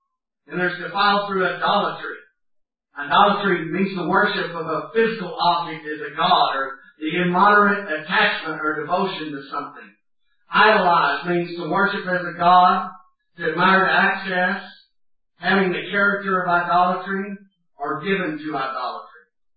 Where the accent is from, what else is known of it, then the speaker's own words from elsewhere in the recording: Houston, Texas, United States; If you live in some big city, in some way, like I came from Houston, Texas, we have so many billboards, you don't realize how ugly it is